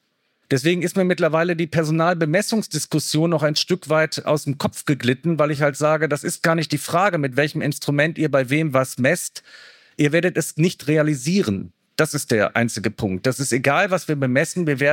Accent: Cologne, North Rhine-Westphalia, Germany; meine Heimatstadt Kölle

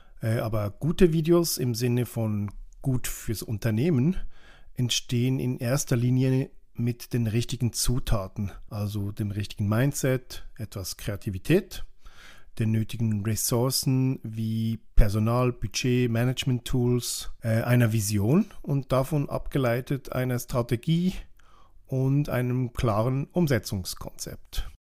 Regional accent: Switzerland; Zuerst bei uns in der Schweiz

